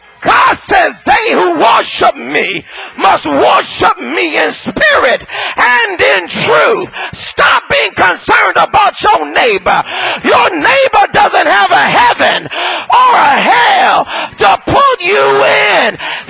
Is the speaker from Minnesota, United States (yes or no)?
no; California, United States; But I'm from California.